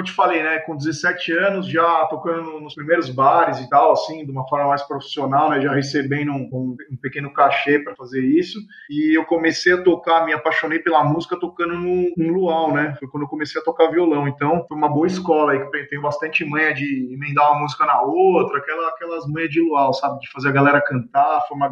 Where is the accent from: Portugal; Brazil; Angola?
Brazil; São Paulo; Eu tenho 37 anos e sou de São Paulo, capital.